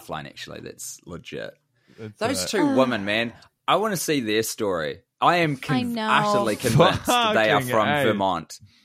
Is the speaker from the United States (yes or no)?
no; New Zealand; See, this is, as a New Zealander, we don't have a huge Jewish community here, so I don't have a good handle on this